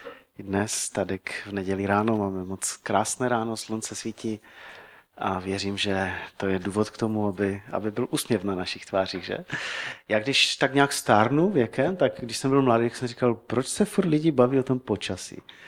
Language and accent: Czech; Karviná, Moravian-Silesian Region, Czechia; já jsem z Karviné jinak